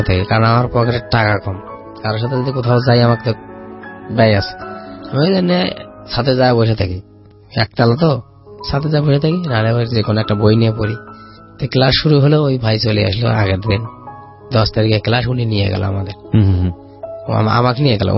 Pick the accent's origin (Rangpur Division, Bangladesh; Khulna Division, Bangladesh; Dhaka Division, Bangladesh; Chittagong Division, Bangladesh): Rangpur Division, Bangladesh; Gaibandha; আমি গাইবান্ধা থেকে আসছি।